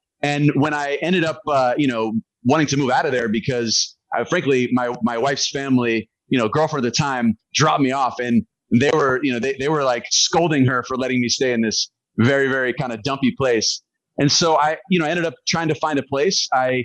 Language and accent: English; Sebastopol, California, United States; I'm from the Bay Area originally, a small town called Sebastopol.